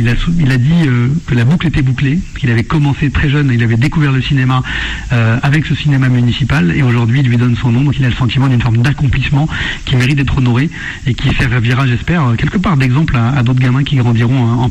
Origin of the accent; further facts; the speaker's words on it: France; born there; Omar Sy, moi, vous, probablement, on est nés en France. On est des Français, indéfectiblement